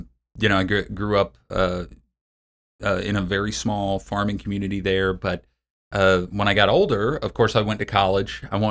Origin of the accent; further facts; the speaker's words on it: Boone, North Carolina, United States; A little town called Boone, North Carolina. Most people don't remember where Boone is or know where it is.